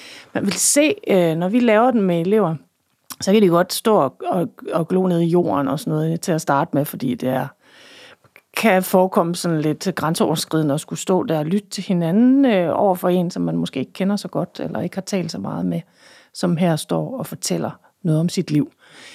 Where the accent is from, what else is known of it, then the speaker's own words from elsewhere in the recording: Vejle, Region of Southern Denmark, Denmark; og jeg er fra Vejle. Der blev jeg født på Sankt Marie Hospital